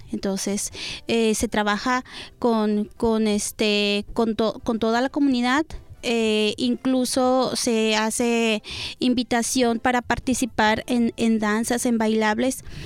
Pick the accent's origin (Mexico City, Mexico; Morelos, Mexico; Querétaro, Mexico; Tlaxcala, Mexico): Morelos, Mexico; yo que soy del estado de Morelos, hay varios municipios o comunidades donde también se habla el náhuatl